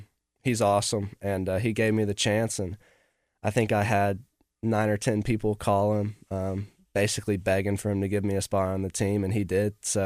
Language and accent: English; Fayetteville, Arkansas, United States; I growing up in Fayetteville, I've played a lot of good courses, but then you come down to Central Arkansas and it's just completely different.